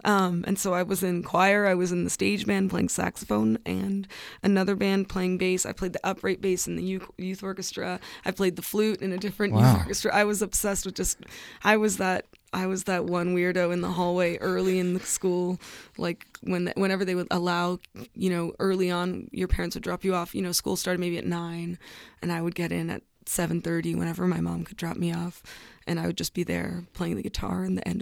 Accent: Canada; I think most people from Canada, I would say the majority of us, come from elsewhere or have roots elsewhere.

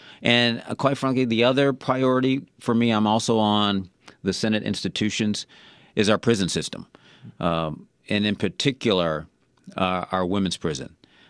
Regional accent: Buffalo, New York, United States; I come from Buffalo, New York, born and raised there.

